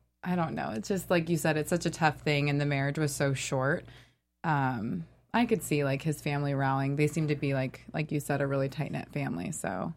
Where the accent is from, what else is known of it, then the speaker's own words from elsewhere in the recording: Minnesota, United States; accent: Minnesota; It's my Minnesota accent.